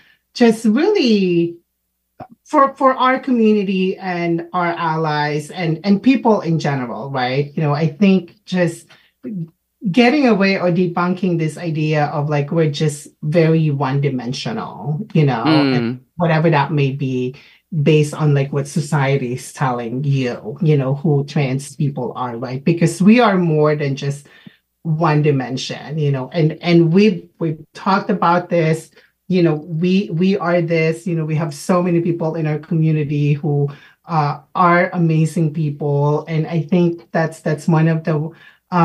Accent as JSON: {"language": "English", "country": "Philippines", "lives_now": "United States", "said": "You know, I'm Filipina, an immigrant, you know, a Filipino American, an aunt, a sister, a wife"}